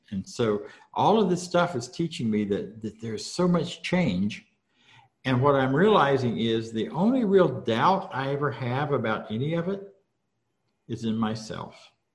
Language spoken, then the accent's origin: English; Florida, United States; which was surprising because I grew up in Florida.